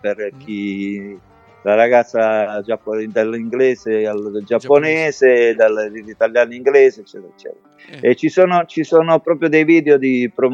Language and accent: Italian; Castellana Grotte, Apulia, Italy; first language Castellanese dialect; Italian is a second language; sono i testi in dialetto stretto di Castellana Grotte, perché io fino a 6 anni ho parlato solo dialetto, quindi è la mia prima lingua.